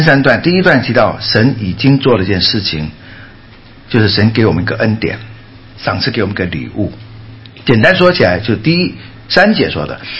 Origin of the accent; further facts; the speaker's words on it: Guangdong, China; accent: Cantonese; 我们广东话那个洞叫做一个窿。